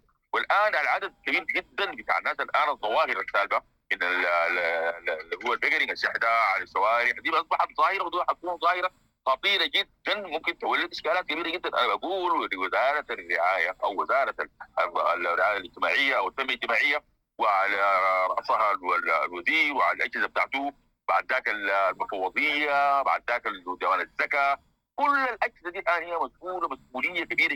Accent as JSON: {"language": "Arabic", "country": "Sudan", "said": "إحنا كسودانيين عندنا يعني نقول ممكن عندنا يعني نوع من العادات والتقاليد القوية جدا"}